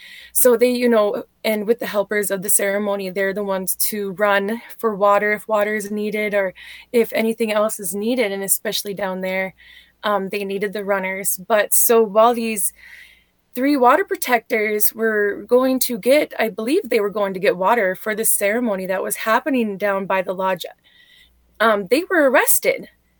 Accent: North Dakota, United States; I am Anishinaabe from the Turnamountain Pemna Band of Chippewa.

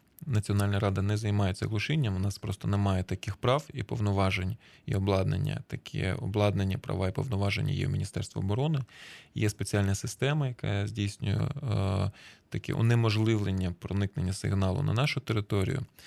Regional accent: Crimea, Ukraine; now in Kyiv, Ukraine; я от про це говорю як кримчанин, який в 14-му році переїхав до Києва

